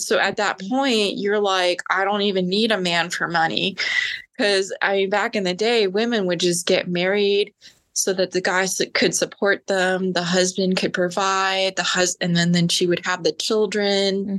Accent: Maryland, United States; moved away as an adult; now in Georgia, United States; And yeah, I'm from Maryland. So I left Maryland, moved to Georgia at 32.

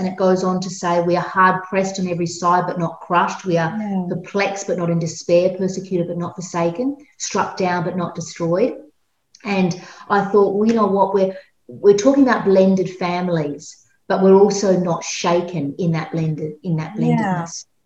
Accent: Australia; I am, as you've mentioned before, in Australia. I'm an Aussie.

